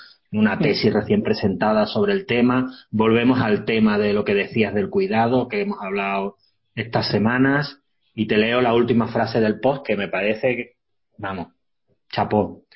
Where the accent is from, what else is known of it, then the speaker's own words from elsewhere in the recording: Seville, Andalusia, Spain; Yo soy sevillano